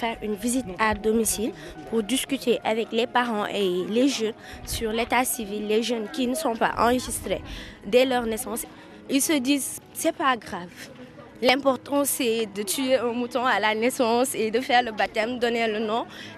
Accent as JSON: {"language": "French", "region": "Kolda", "country": "Senegal", "tie": "born there", "said": "J'ai 15 ans. Je suis née à Kolda."}